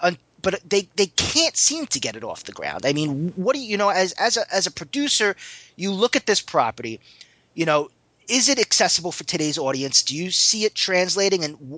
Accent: New York City, New York, United States; I grew up in Manhattan, and we were one of the first people to have kind of pay cable.

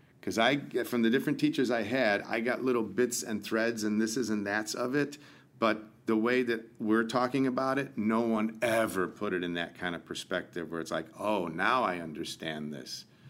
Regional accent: Chicago, Illinois, United States; You know, I grew up in Chicago.

